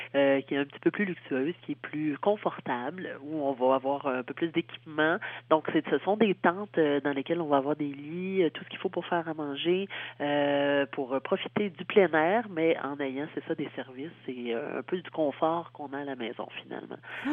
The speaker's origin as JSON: {"language": "French", "region": "Quebec", "country": "Canada", "said": "Moi, je suis originaire de la région du Bas-Saint-Laurent, région qu'on connaît souvent pour toute son ouverture sur le fleuve."}